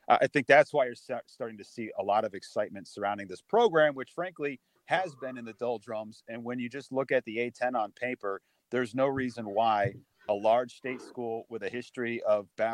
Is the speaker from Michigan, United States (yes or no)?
no; Massachusetts, United States; I mean, I grew up in Western Massachusetts, you know, refuse to lose in the mid 90s was the slogan in these parts.